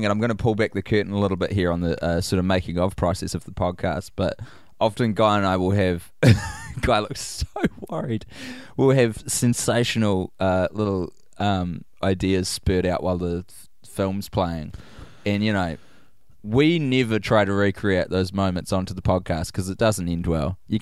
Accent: United States; No, I'm American.

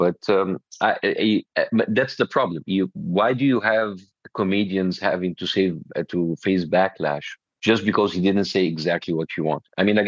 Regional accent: United States; So as an American Jewish person, now I have to choose between my loyalty to Israel and my loyalty to my home country, America.

